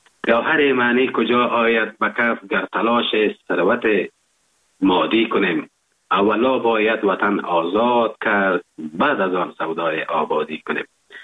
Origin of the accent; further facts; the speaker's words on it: Afghanistan; now in Germany; این همی بود که وقتی که من اروپا آمدم، آلمان آمدم، تشویق هموطنها و تشویق تعداد زیاد از افغانهای ناظرینم